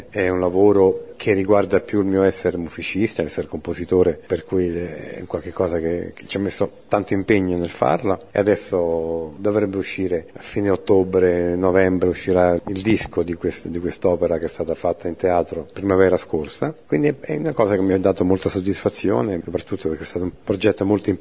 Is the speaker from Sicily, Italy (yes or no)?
yes; Sicily, Italy; io sono più a sud di tutti quanti, perché sono siciliano in realtà, perché più a sud di me c'è l'Africa.